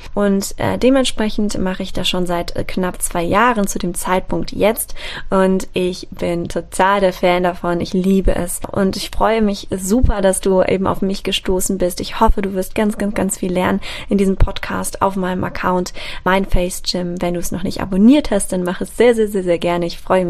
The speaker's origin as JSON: {"language": "German", "town": "Düsseldorf", "region": "North Rhine-Westphalia", "country": "Germany", "tie": "born there", "said": "Ich bin selbst gebürtige Düsseldorferin, wohne zurzeit in Deutschland"}